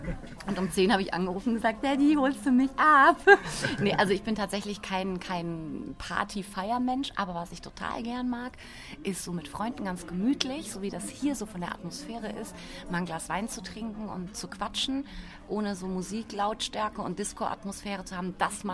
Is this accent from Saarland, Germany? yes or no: no; Baden-Baden, Baden-Württemberg, Germany; Das stimmt, ich komme aus Bade-Bade, das ist gar nicht so weit weg